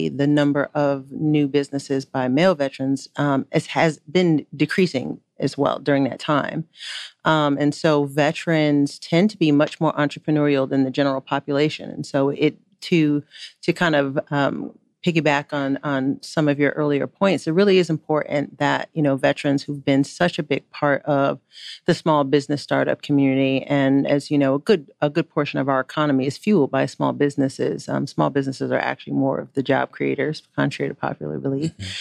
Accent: Connecticut, United States; I'm also from Connecticut

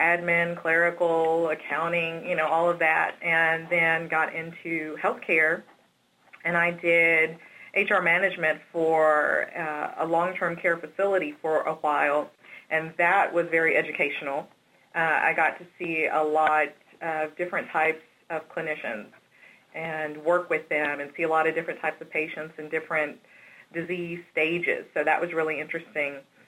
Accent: Dallas, Texas, United States; Well, I am born and raised in Dallas, Texas.

